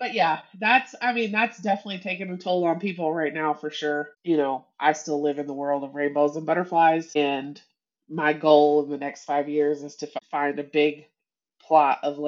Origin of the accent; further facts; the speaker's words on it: Texas, United States; I was like, they don't teach how to drive in the snow in Texas. Like, sorry, I'm from the South. We don't know anything about this.